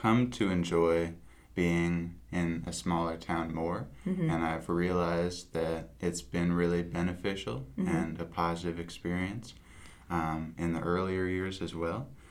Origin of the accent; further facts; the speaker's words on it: St. Louis, Missouri, United States; I'm from St. Louis, Missouri. Before UA, I lived there.